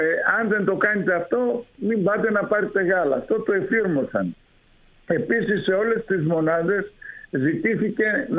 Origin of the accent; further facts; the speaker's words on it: Metsovo, Epirus, Greece; ο ίδιος είμαι από το Μέτσοβο και έχω σχέση με την κτηνοτροφία.